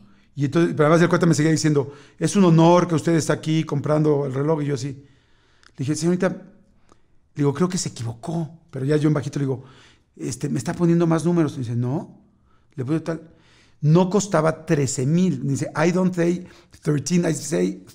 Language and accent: Spanish; Mexico; pero yo soy mexicano, no soy tonto.